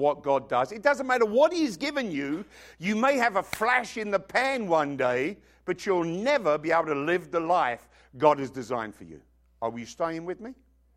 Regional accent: England, United Kingdom; I remember growing up in England, obviously. I remember that. And I was there 25 years.

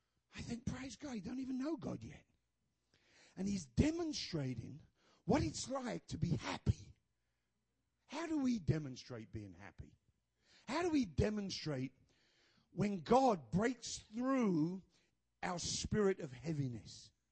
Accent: England, United Kingdom; born there; I was born in England. I'm reticent.

